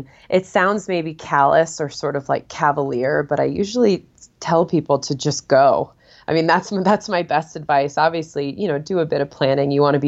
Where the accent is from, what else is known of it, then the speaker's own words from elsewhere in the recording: Connecticut, United States; moved away as an adult; So my husband and I are actually both from the East Coast originally. We grew up in Connecticut, which is a far cry from where we live now.